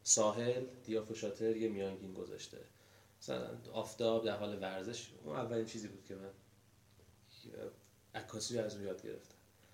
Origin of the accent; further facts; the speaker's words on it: Borujerd, Lorestan, Iran; born there; من متولد، من در واقع متولد بروجردم، ولی به خاطر اینکه اون زمان جنگ بود و اون بیمارستانی که من توش به دنیا اومدم کلا تخریب شد با بمباران، شناسنامه منو از تهران گرفتن